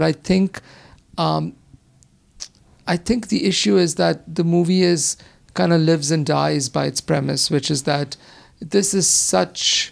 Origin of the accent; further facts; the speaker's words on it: Mumbai, Maharashtra, India; having born and brought up in Mumbai and having family there